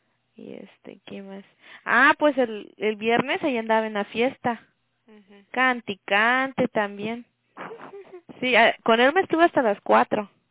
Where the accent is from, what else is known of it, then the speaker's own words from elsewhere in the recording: Acapulco, Guerrero, Mexico; Le digo, de Guerrero. Y me dice, ah, Acapulquito. Y le digo, ¿cómo sabes de que soy de Acapulco?